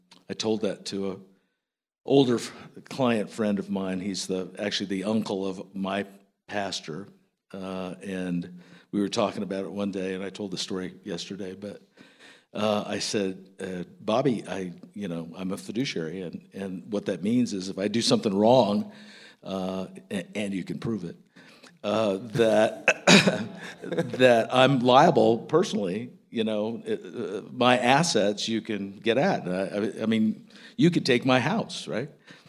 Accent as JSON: {"language": "English", "town": "Portland", "region": "Oregon", "country": "United States", "said": "I am from the Portland, Oregon area. I've spent a lot of time here in New Mexico, though."}